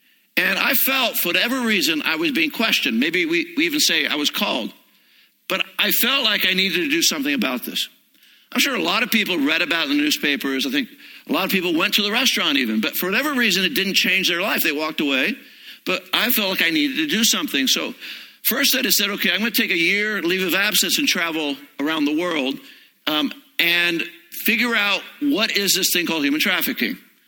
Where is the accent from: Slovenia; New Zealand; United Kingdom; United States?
United States; San Francisco, California; I'm from San Francisco.